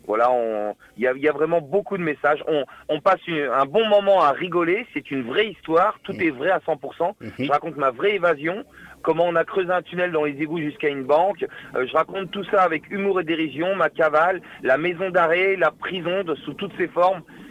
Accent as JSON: {"language": "French", "town": "Caen", "region": "Normandy", "country": "France", "said": "moi je viens de Caen, quartier de la Pierrosée à Caen."}